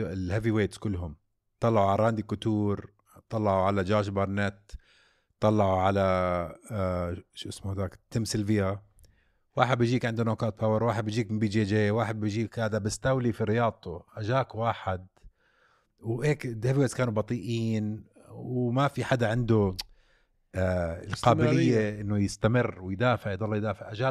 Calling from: Algeria; أنا متابعكم من الجزائر

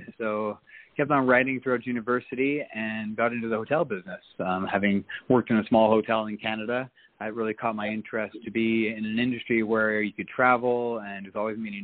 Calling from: Anguilla; I'm now calling from the British West Indies. I'm in a small island called Anguilla, running a luxury hotel.

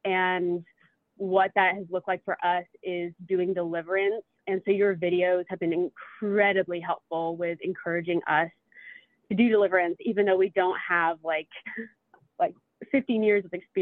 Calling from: Texas, United States; I'm calling in from Texas.

